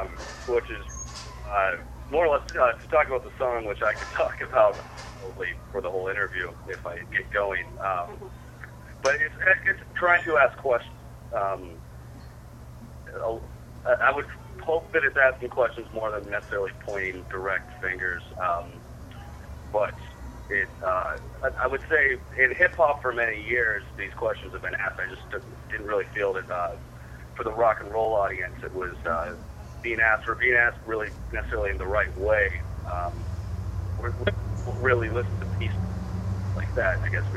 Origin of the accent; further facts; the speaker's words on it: Rust Belt, United States; The Rust Belt, really, and growing up in the Rust Belt, it's like the 80s never left.